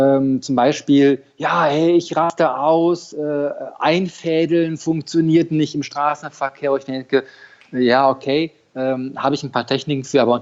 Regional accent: North Rhine-Westphalia, Germany; ich komme ja aus dem Ruhrgebiet hier, da hast du halt immer Stau zwischen 6.30 Uhr und 9.30 Uhr.

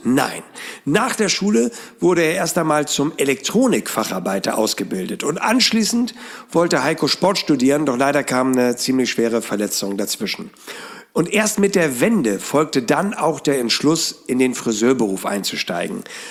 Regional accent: Hamburg, Germany; in meiner Heimatstadt statt, in Hamburg

